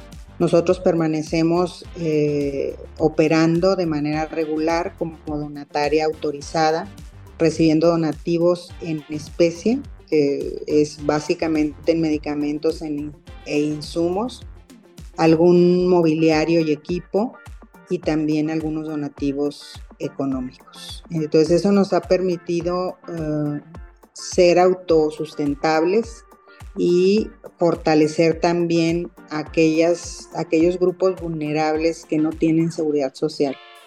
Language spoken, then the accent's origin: Spanish; Chihuahua, Mexico; Soy del norte, soy de Chihuahua.